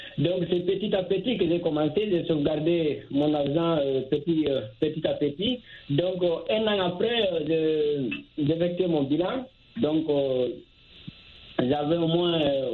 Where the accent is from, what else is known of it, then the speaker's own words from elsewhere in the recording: Guinea; moi aussi, je suis originaire de la Guinée-Conakry.